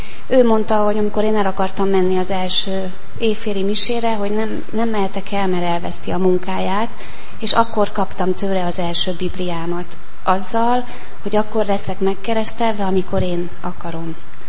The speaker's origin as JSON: {"language": "Hungarian", "town": "Komló", "region": "Baranya", "country": "Hungary", "tie": "born or raised there", "said": "A gyerekkoromat Komlón egy szocialista bányavárosban nagyon jókedvűen éltem meg."}